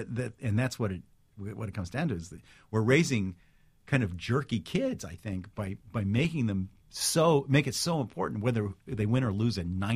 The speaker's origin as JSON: {"language": "English", "town": "Armonk", "region": "New York", "country": "United States", "tie": "born or raised there", "said": "When I was growing up in Armonk, New York, I was in the Armonk Little League for years, and no parents came."}